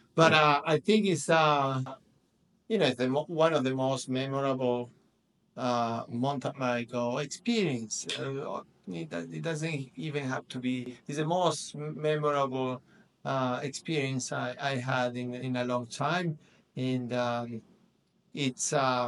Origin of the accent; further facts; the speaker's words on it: Uruguay; English is a second language; I said, no, I'm from Uruguay.